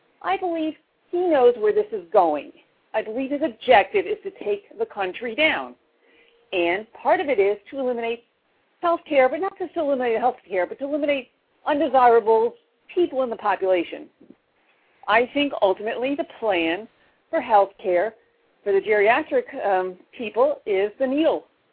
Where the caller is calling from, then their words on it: Maryland, United States; from Maryland.